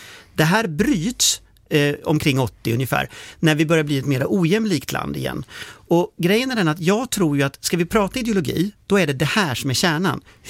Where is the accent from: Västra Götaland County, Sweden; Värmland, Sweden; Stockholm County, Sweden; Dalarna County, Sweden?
Västra Götaland County, Sweden; Gothenburg; Men jag är från Göteborg själv. Göteborg är en hamnstad. Det är liksom porten mot väster, porten mot världen.